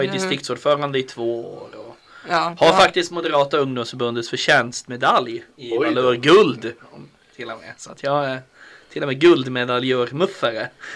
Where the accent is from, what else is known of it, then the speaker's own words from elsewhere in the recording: Porjus, Norrbotten County, Sweden; also born or lived in Malmberget; eftersom att jag är från Porjus, jag bor bredvid ett vattenkraftverk